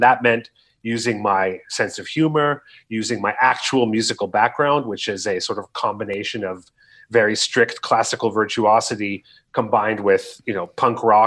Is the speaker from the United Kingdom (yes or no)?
no; Canada; no, I'm Canadian with a very boring name